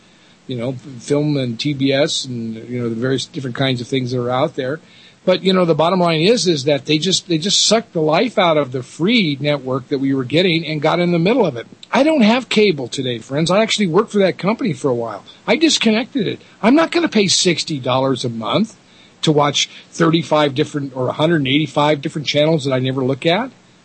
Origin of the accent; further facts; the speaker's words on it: Denver, Colorado, United States; Hey, you know, I'm an old, I'm from Denver, dude.